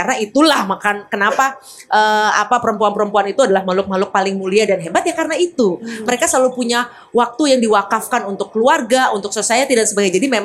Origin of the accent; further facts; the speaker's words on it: Jakarta, Indonesia; Jadi kalau saya anak Jakarta